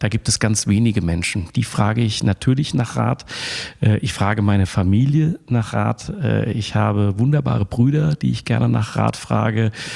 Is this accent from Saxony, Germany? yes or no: no; Frankfurt, Hesse, Germany; born there; Ich bin gebürtiger Frankfurter